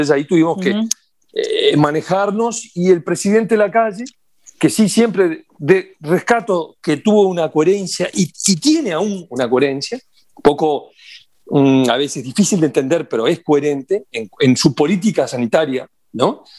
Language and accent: Spanish; Uruguay; Soy local, claro. Soy uruguayo, claro.